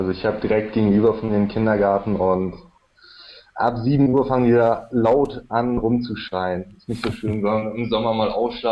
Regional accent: Hamburg, Germany; Ich bin auch Hamburger, genau.

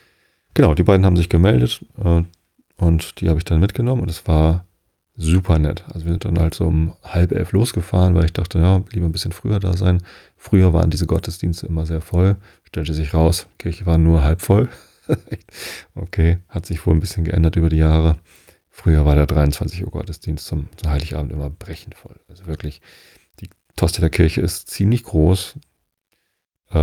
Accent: Wistedt, Lower Saxony, Germany; Und ich komme ja aber aus Wisted und ich bin, und Wisted hat keine eigene Kirche und Wisted gehört halt zum, zur Tosteder Kirche. Ich bin in Tosted konfirmiert.

